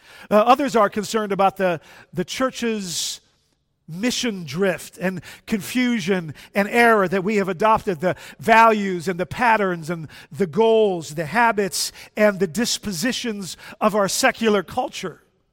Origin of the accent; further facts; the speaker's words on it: The Hague, South Holland, Netherlands; In my hometown of The Hague, there are churches that have been abandoned by their members.